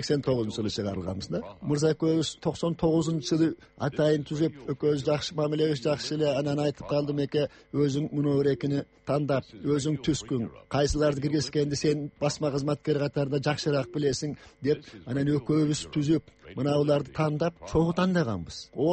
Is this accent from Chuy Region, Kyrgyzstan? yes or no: yes; Chuy Region, Kyrgyzstan; Менин айылым мына эки эле токмоктун үстүндө, Борбор калаадан 60 эле километр. Ал токмоктун үстүндө дагы 10 эле километр жерде.